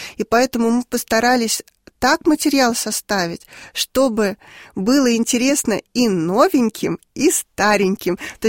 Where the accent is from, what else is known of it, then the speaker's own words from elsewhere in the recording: Moscow, Russia; now in Ryazhsk, Russia; я сама выросла в Москве, и вот меня уже на майских праздниках сдавали бабушки в Рязанскую область, в деревню, и привозили 31 августа.